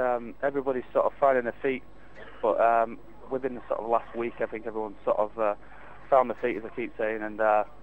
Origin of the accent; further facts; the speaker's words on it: York, Yorkshire and the Humber, United Kingdom; No, I'm from England, York, which is, I suppose, interesting for the Scottish here